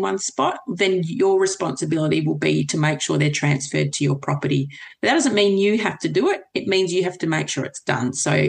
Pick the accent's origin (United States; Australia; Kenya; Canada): Australia; Lake Grace, Western Australia; So I was born in Lake Grace in Western Australia and grew up south of Killarney on the Rabbit Proof Fence Road with three brothers, and I just wanted to be a farmer. I'm a fifth generation Australian farmer.